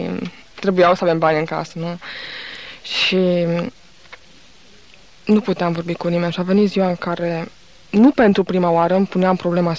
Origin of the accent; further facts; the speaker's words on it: Alba Iulia, Alba County, Romania; 19 ani. Sunt studentă la medicină, anul 2 acum. Și vin din Alba Iulia.